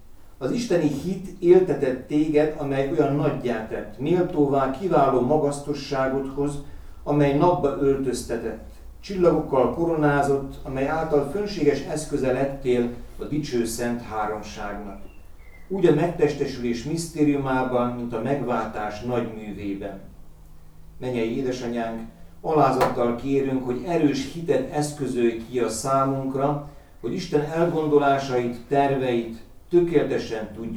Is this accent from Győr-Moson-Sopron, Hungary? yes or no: yes; Győr, Győr-Moson-Sopron, Hungary; born there; én győri születésű vagyok